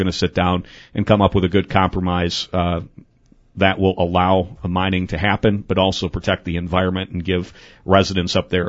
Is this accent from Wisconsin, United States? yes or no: yes; Granton, Wisconsin, United States; We're in an area, my hometown of Granton, Neillsville, Loyal, and Greenwood, in 10 years lost the equivalent of the entire Loyal student body in student enrollment.